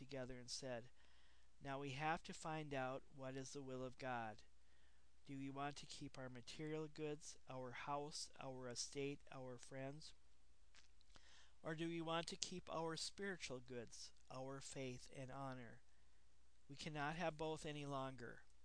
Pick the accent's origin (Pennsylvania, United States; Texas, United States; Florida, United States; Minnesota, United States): Minnesota, United States; from Minnesota, welcoming you to my first ever Audio Boo